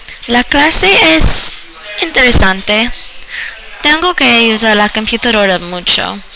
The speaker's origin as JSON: {"language": "Spanish", "town": "Nantucket", "region": "Massachusetts", "country": "United States", "second_language": "Spanish", "said": "Soy estudiante de Cyrus Pierce Middle Escuela. Soy de Nantucket."}